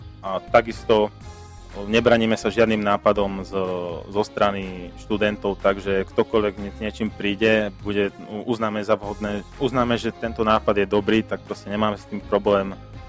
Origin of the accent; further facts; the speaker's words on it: Košice, Košice Region, Slovakia; keďže ja som z Košíc